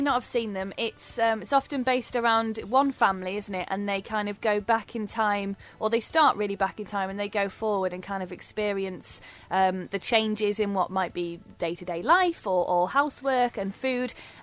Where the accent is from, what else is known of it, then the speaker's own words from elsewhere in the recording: United Kingdom; Is that reflecting on our tastes as British people, what we used to love, what we then went on to love, what we love now?